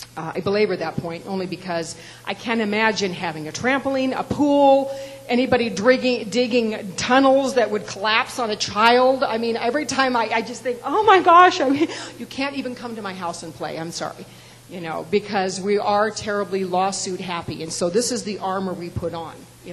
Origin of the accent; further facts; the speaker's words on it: Seattle, Washington, United States; Growing up in Seattle, I had the fortune of being able to grow up in a yard that had a lot of trees, as Seattle houses do.